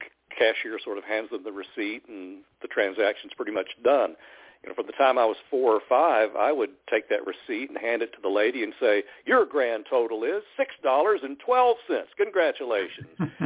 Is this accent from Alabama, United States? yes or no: yes; Bryant, Alabama, United States; About 30 miles from Chattanooga in the northeast corner of Alabama, a little place called Bryant, which is the northeastern tip of Jackson County. Scottsboro, of course, is the county seat. And that's where I grew up, in my family's grocery store.